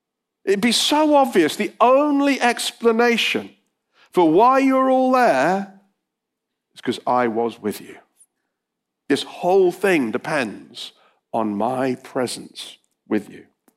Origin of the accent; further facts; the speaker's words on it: Bristol, South West England, United Kingdom; well, I'm from Bristol, I'm married to Claire, I'm the pastor of a church, I like fishing.